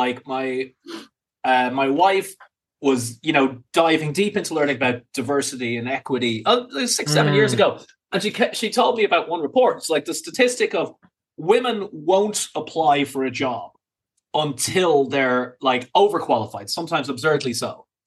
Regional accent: Dublin, Leinster, Ireland; moved away as an adult; now in London, United Kingdom; When I was a young man and I moved from Dublin to London, I was like, "Well, this is it. This is the land of opportunity," right?

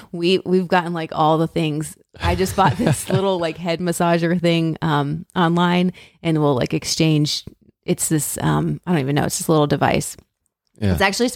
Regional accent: Connecticut, United States; now in North Carolina, United States; Like I'm from Connecticut. And we live in North Carolina, so the climate is very different.

